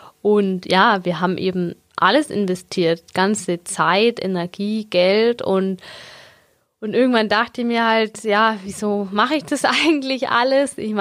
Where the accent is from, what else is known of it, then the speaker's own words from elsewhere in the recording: Augsburg, Bavaria, Germany; Ja, ich bin gebürtige Augsburgerin. Ich bin auch irgendwie nie hier weggekommen